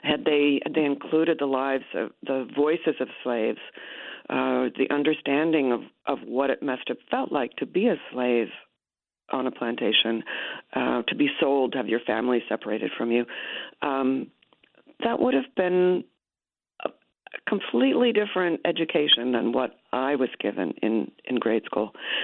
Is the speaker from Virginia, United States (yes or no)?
yes; Virginia, United States; I grew up in Virginia, and Virginia is steeped in history. And I always was quite fascinated by my own history, my own family's history, which went way back in Virginia and way back in Pennsylvania as well.